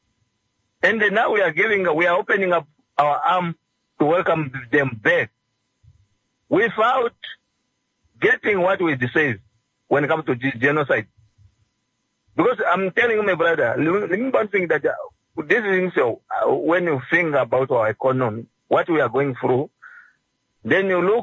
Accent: India; this is what we as an Indian, we don't realize.

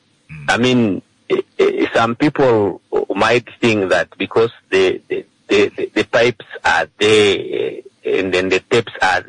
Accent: Sokoto, Nigeria; I'm from Skoto.

